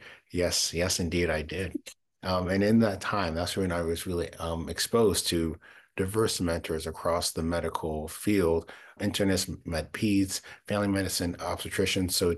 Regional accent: Midwest, United States; also born or lived in Ohio / Michigan; So personally, I am a Midwesterner born and raised. So spent a lot of time in Ohio and Michigan

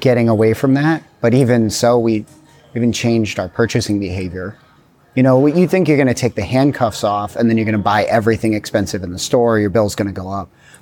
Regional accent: Midwest, United States; I'm from the Midwest. We're supposed to do everything ourselves, whether we're good at it or not.

